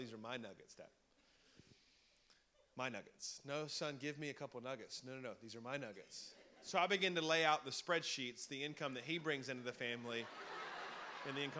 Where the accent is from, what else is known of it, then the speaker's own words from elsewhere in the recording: Alabama, United States; I'm from Alabama. We're about the last on every education list, so I'm not brilliant.